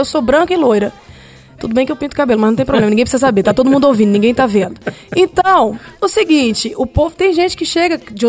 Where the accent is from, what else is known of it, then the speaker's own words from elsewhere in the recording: Brazil; As minhas músicas são em português, eu faço música, eu sou brasileira